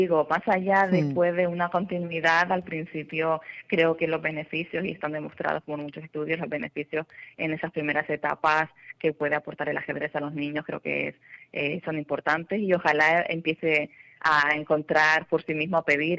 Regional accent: Canary Islands, Spain; procedo de Canarias, especialmente Gran Canaria.

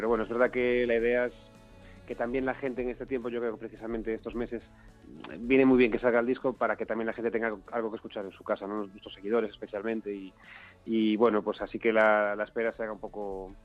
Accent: Galicia, Spain; now in Madrid, Spain; Yo, además, como gallego que vive en Madrid

